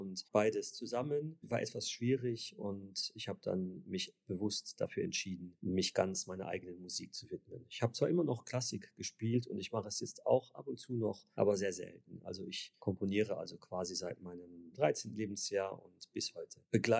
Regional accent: Luxembourg; einen sehr, sehr guten Klavierlehrer zu haben in Luxemburg, wo ich aufgewachsen bin

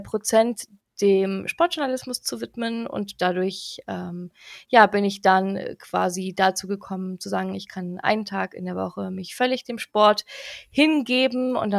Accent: Braunschweig, Lower Saxony, Germany; born there; Ich bin in Braunschweig geboren

